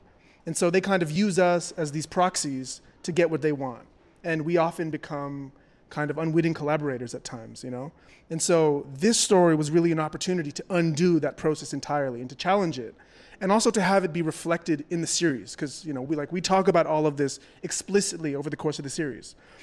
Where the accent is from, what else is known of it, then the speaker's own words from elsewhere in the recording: Toronto, Ontario, Canada; I'm a young black journalist. I'm from Toronto, Canada. I'm not American